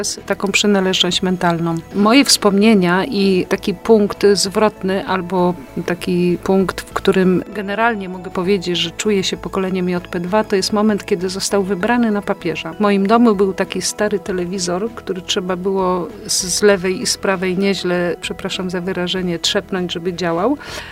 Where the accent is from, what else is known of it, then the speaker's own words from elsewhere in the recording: Witkowo, Greater Poland Voivodeship, Poland; jestem z Witkowa, co jest rzut beretem od Gniezna.